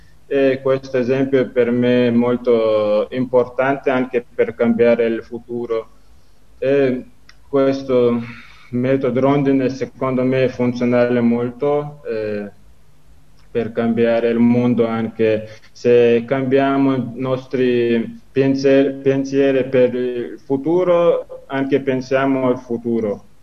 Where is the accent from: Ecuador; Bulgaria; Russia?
Russia; Chechnya; now in Italy; vengo dalla Cecenia, una repubblica di Russia. Sono studente di Rondine